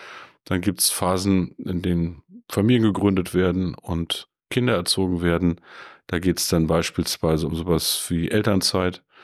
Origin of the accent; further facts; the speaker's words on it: Peine, Lower Saxony, Germany; Also meistens war ich am 1. Mai in meiner Heimat in Peine